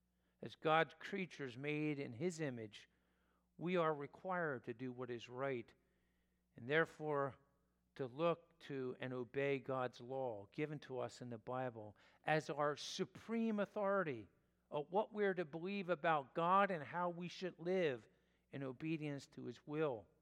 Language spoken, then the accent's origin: English; Telford, Pennsylvania, United States; I didn't grow up in Philadelphia, grew up in the Philadelphia area. When I grew up in Telford was nowhere close to being called a suburb. It was country, but that changed.